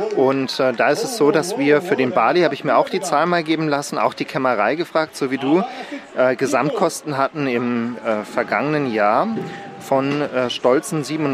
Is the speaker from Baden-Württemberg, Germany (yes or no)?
no; Friedrichsthal, Saarland, Germany; Ich bin in Friedrichsthal aufgewachsen